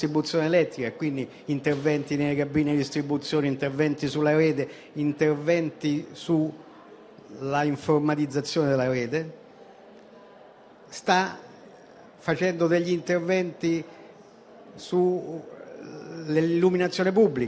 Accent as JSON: {"language": "Italian", "town": "Rome", "region": "Lazio", "country": "Italy", "said": "essendo romani, la città di Roma"}